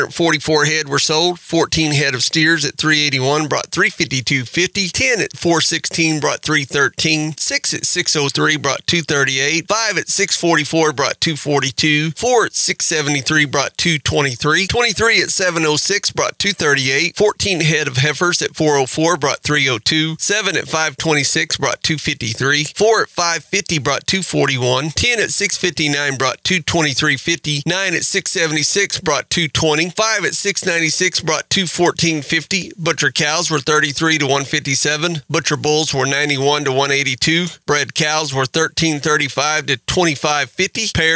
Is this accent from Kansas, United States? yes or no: no; Maryland, United States; Growing up in Maryland, there was orchards and you pick strawberries and blueberries and on the farm creameries